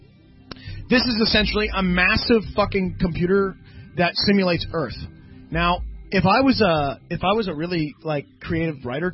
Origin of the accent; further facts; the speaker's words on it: United States; Yeah, we don't do war crimes. We're American.